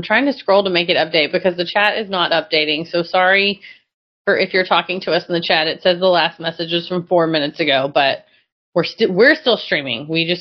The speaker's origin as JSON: {"language": "English", "town": "Mesquite", "region": "Texas", "country": "United States", "said": "I just sit on a towel because I'm from Mesquite."}